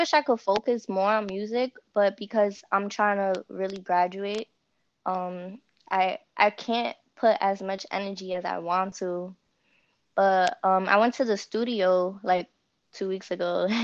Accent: Bronx, New York, United States; I'm from the Bronx, New York. And I've lived here my whole life. And I'm of Dominican and Puerto Rican descent.

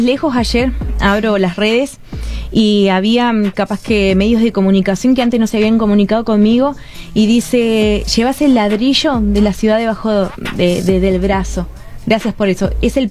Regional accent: Argentina; now in Mexico; Como argentina estoy recontra orgullosa y dichosa.

